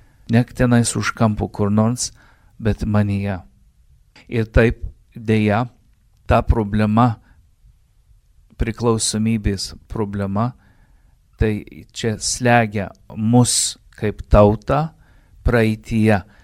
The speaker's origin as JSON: {"language": "Lithuanian", "town": "Toronto", "region": "Ontario", "country": "Canada", "tie": "born or raised there", "said": "tėvai atsidūrė Kanadoje po karo, po antrų pasaulinių karų kaip dipukai, ir aš užaugau Toronte Kanadoje"}